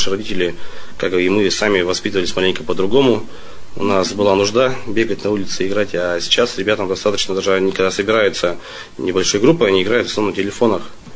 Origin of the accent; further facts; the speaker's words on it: Tyumen Oblast, Russia; Сам родом с Виколовского района. Живу уже 6-й год.